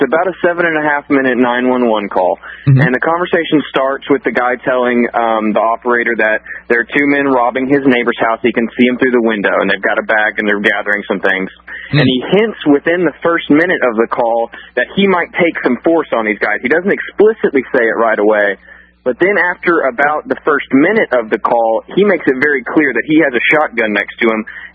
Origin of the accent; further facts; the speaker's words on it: Houston, Texas, United States; now in Austin, United States; I live in Austin. I'm from Houston in the northwest area